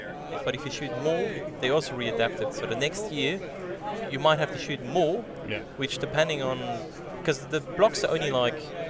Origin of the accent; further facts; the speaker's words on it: Luxembourg; I'm from Luxembourg.